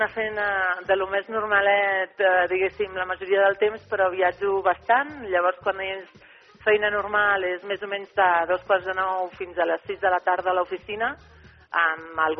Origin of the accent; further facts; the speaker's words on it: Salou, Catalonia, Spain; also born or lived in Reus; Sí, soc nascuda a Reus, però em considero de Salou, perquè sempre vaig viure a Salou.